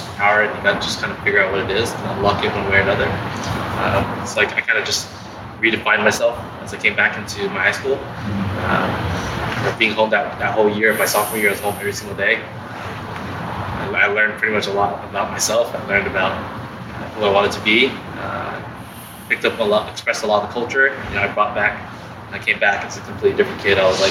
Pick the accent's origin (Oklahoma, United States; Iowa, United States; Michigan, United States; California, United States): California, United States; Westminster; I was born and raised out here in Orange County. My entire life, I grew up in the city of Westminster.